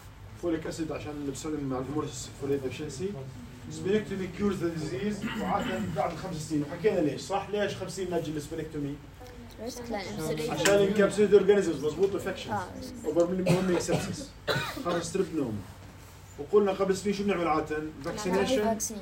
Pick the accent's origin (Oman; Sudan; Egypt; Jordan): Jordan; عادة بيجي من نورث يوروب إحنا من الأردن مش كثير منه